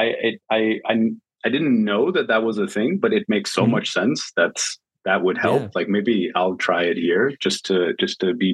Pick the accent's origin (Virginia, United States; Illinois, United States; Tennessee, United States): Virginia, United States; moved away as an adult; I never had problems with allergies when I was living on the East Coast. And, you know, I grew up in Virginia then I lived in like the DMV